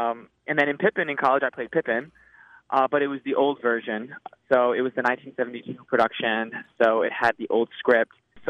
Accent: Rhode Island, United States; I grew up in the smallest state, Rhode Island.

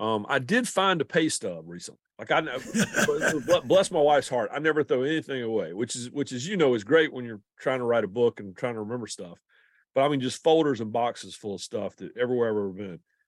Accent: Rockingham, North Carolina, United States; born there; also born or lived in Shelby / Raleigh / Greenville; and I was born in Rockingham, North Carolina, lived in Shelby, lived in Raleigh, lived in Greenville, South Carolina before it was cool.

